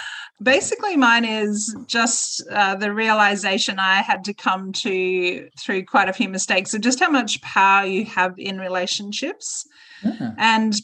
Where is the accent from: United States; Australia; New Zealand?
Australia; I think partly that's being an Australian